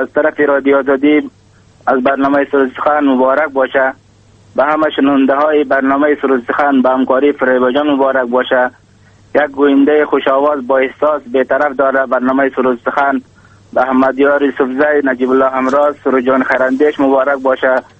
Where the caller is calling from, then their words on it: Baghlan, Afghanistan; یک شنونده همیشگی سرود سخن از بغلان هستم.